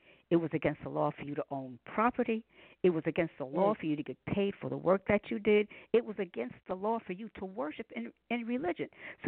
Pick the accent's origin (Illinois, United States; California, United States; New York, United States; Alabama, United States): New York, United States; But I was born and raised in New York, so a lot of our black history, a lot of us don't know.